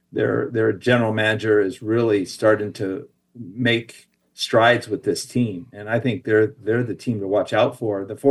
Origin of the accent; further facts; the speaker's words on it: Wilmington, California, United States; also born or lived in Torrance; But I came from Southern California, Ron, you know, and so I grew up in Wilmington and was born in Torrance.